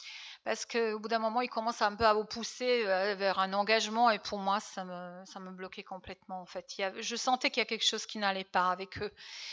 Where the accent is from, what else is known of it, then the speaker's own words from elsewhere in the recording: Serbia; je n'ai pas grandi dans une famille très religieuse. En fait, je viens de Serbie, à cette époque-là où moi je suis née, c'était pas très populaire, on va dire.